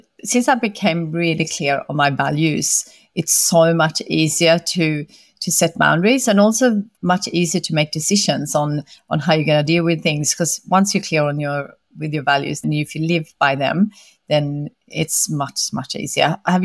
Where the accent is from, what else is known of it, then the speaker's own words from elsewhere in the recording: Sweden; growing up in Sweden, I never ever felt that I was worth less than a man.